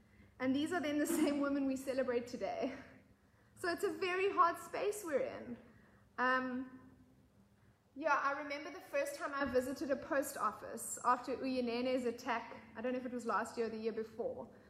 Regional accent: South Africa; It's my prayer as a Christian, as a South African, as a woman.

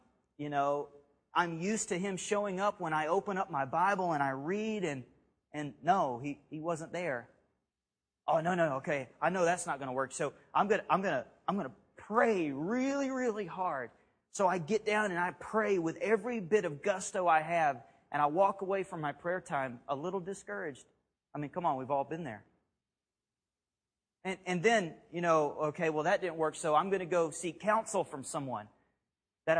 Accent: Alabama, United States; Where we grew up in Alabama, we have hurricanes that come up in the Gulf all the time.

